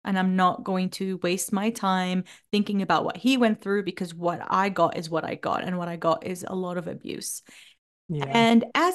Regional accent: Jordan; moved away as an adult; now in Australia; I was born and raised in Jordan. I left Jordan when I was 23. I went to Australia all on my own. That was 20 years ago, a little bit over that.

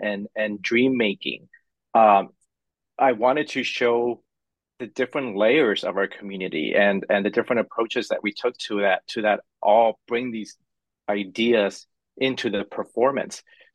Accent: Hollywood, California, United States; So, I grew up in Hollywood, California. So I grew up in the middle of the entertainment industry. Literally, it was one block away from Hollywood Boulevard.

